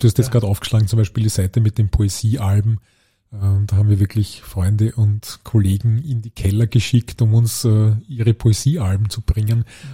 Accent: Vienna, Austria; ich bin gebürtiger Floridsdorf, ich glaube, ich bin mit 12 Jahren zum ersten Mal aus dem Bezirk rausgekommen

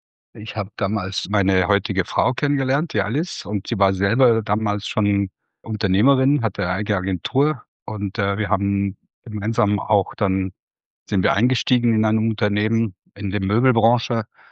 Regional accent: Switzerland; Und dann bin ich wieder in die Schweiz zurückgekommen und hatte auch eine andere Kultur wiedergefunden. Also ich bin ja selber Schweizer

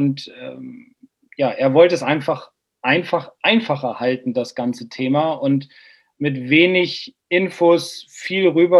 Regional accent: Bremen, Germany; Ich bin 42, spiele seit 1989 Golf, bin Bremer

